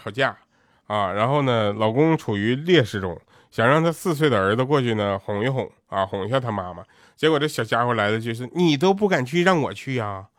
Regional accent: Northeast China, China; accent: Northeastern Mandarin; 我说我心我也没有口音呢。他说那你这个口音都是随谁呢？我说我不知道啊，我们那边都这么说话

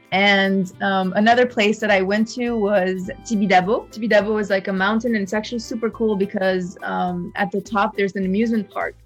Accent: China; I grew up in China and she was like, oh, 能听出来. But yeah, and she even told me I had a little bit of a Qingdao accent.

